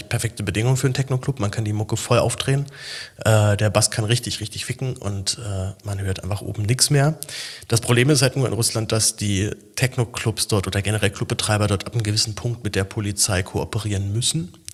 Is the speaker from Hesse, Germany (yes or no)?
no; Berlin, Germany; Ich, als Berliner haut mich sowas ja nicht so komplett um.